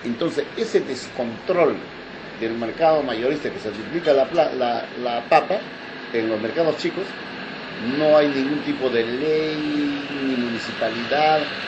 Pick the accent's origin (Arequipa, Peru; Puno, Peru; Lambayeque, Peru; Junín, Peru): Junín, Peru; Huasahuasi; de donde yo vengo, Huasahuasi, Huancayo